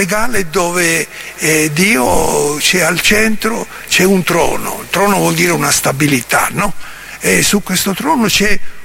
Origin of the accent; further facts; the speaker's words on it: Sicily, Italy; come le donne della volta del mio paese giù in Sicilia